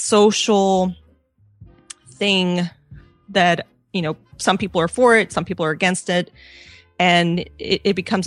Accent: Missouri, United States; In Missouri.

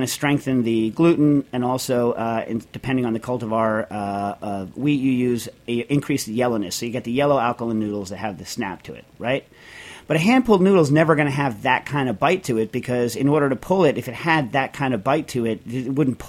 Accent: East, United States; Of course, I'm from the East, so I call it supersat.

